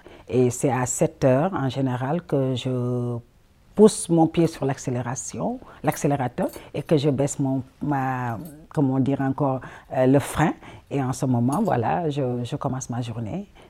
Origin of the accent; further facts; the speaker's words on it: Dakar, Senegal; moved away as an adult; now in Belgium; Je suis d'origine sénégalaise, de nationalité belge. Et je suis née à Dakar, au Sénégal, le 11 novembre 1963.